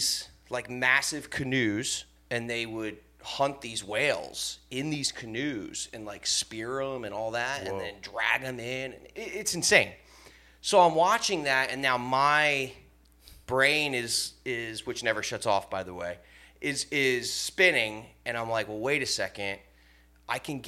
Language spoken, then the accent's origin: English; New Jersey, United States; now in South Florida, United States; I moved to South Florida from New Jersey, and I had no money.